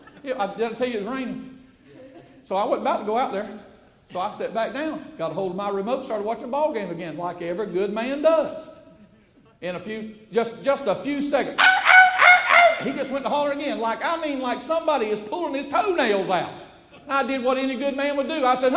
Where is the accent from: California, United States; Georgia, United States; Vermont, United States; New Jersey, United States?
Georgia, United States; I like dogs. I'm from Georgia. You got to like dogs, right?